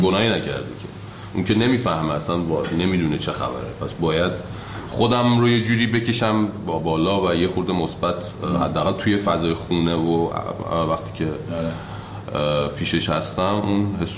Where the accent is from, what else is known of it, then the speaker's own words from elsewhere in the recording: Iran; moved away as an adult; ما که خارج از ایرانیم